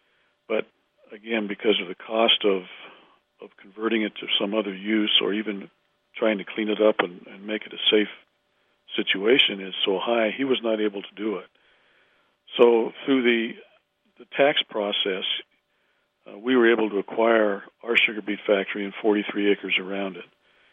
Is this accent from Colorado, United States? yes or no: yes; Eaton, Colorado, United States; I grew up in Eaton. I'm from this area.